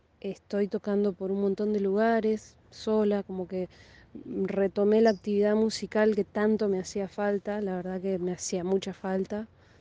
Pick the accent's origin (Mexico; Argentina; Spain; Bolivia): Argentina; Gualeguaychú, Entre Ríos; Siempre estoy ahí dando vueltas con Gualeguaychú porque es mi tierra y requiere volver cada vez para alimentar los lazos hermosos que tengo allá.